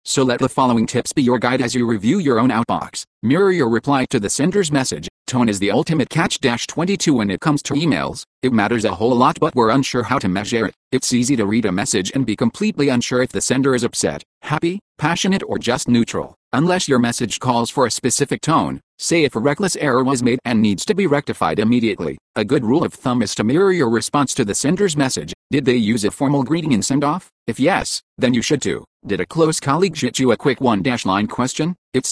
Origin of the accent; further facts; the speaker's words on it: San Bernardino, California, United States; This when I returned to my hometown of San Bernardino from Denver, Colorado.